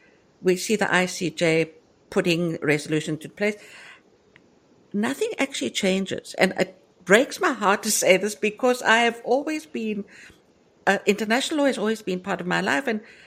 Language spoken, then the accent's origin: English; South Africa; born there; moved away; Now, being an ex-South African, I'm still South African born, and having lived through that system